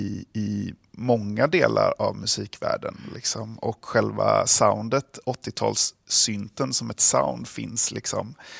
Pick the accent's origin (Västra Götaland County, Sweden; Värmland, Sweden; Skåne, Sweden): Västra Götaland County, Sweden; Gothenburg; Även om man också har huset visst agg mot Way Out West som göteborgare.